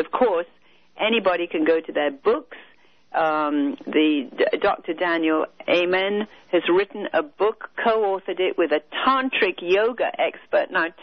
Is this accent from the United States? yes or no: no; India; I was born and raised in India, so I'm very familiar with Eastern mysticism. I lived there for almost 20 years of my life.